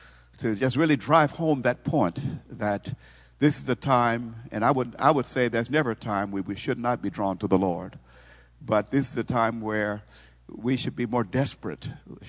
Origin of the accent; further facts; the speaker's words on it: Missouri, United States; I'm from Missouri, so you know how we laugh at this kind of stuff here